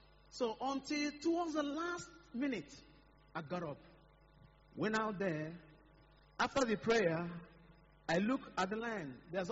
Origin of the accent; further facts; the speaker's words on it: Nigeria; born there; I was born here in Nigeria.